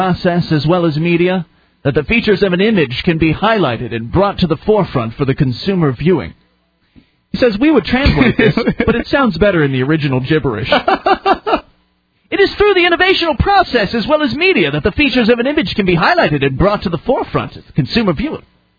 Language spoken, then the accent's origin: English; Ukraine; English is a second language; I'm from Ukraine.